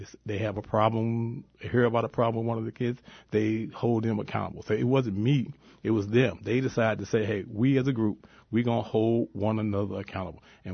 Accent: East St. Louis, Illinois, United States; East St. Louis, Illinois.

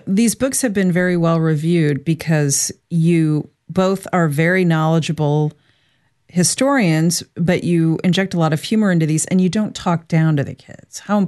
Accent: Dayton, Ohio, United States; I grew up in Dayton, yeah. Ohio, and I didn't know that.

